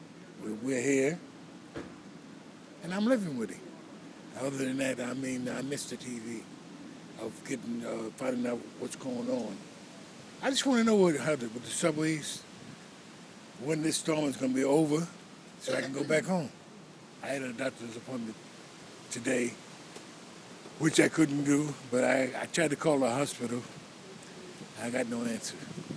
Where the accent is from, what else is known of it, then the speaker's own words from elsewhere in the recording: Coney Island, New York, United States; Well, I'm just going to give you my last name … we're all from Coney Island.